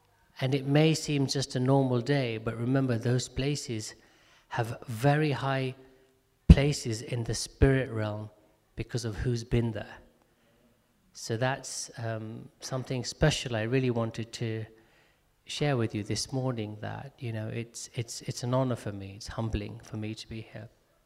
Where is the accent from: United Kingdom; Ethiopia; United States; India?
India; Gujarat; I was a Hindu priest for 20 years of my life. So I'm from Gujarat in India, and my great-grandfather left India to work in the British Empire in East Africa